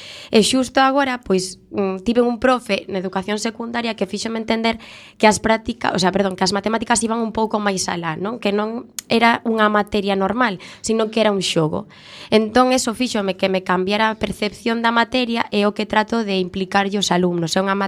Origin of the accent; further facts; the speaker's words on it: Monforte de Lemos, Galicia, Spain; eu son de Monforte de Lemos, que se atopa na provincia de Lugo. Ali estudiei no cole de Escolapios